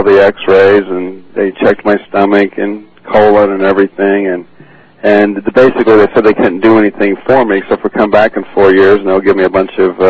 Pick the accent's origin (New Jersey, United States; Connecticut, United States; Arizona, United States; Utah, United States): Utah, United States; Yes, I'm from Utah.